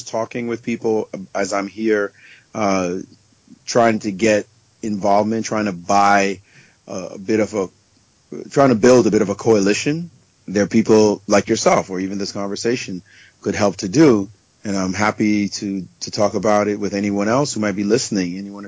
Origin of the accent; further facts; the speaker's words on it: Jamaica; I mean, I grew up in Jamaica. I grew up in a tough neighborhood, I can tell you.